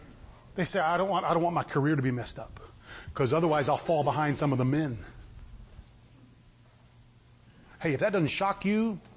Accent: San Antonio, Texas, United States; I'm glad I'm an American. I'm glad I'm a Texan. I'm glad I'm from San Antonio.

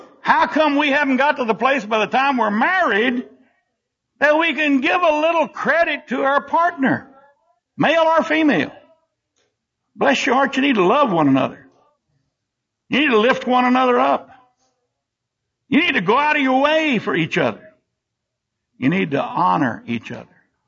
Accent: Bible Belt, United States; born there; I am thankful that I was born in the Bible Belt.

